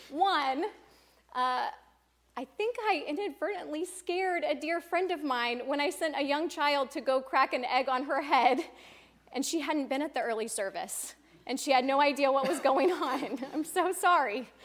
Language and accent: English; Texas, United States; And those, I grew up in South Texas.